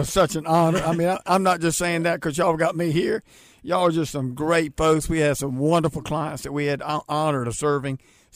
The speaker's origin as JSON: {"language": "English", "town": "Charlotte", "region": "North Carolina", "country": "United States", "tie": "born or raised there", "said": "Grew up right here in Charlotte, North Carolina."}